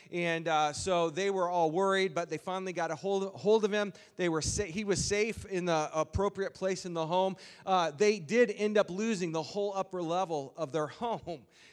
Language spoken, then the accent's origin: English; Omaha, Nebraska, United States; also born or lived in Council Bluffs, Iowa; I grew up in Omaha, Nebraska, Council Bluffs, Iowa, in that area, and so that's a part of Tornado Alley.